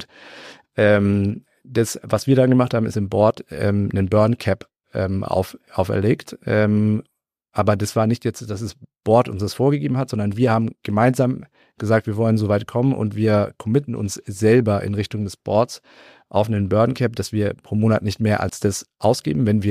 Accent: Swabia, Germany; Ich komme aus Schwaben. Was soll ich sagen?

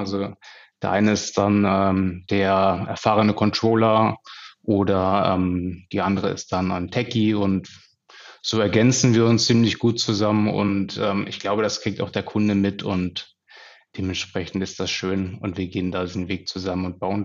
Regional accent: Hanover, Lower Saxony, Germany; so als gebürtiger Hannoveraner

